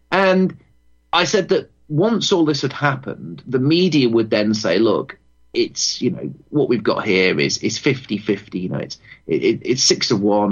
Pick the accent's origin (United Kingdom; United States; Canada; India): United Kingdom; It'll be a blanket attack upon our rights as British people to actually go out and protest